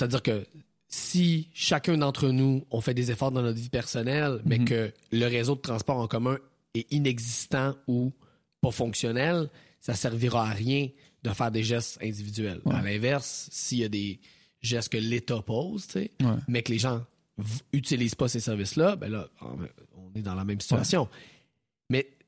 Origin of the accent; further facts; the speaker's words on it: Thetford Mines, Quebec, Canada; Moi, je viens de la région de Thetford Mines. Quand j'étais jeune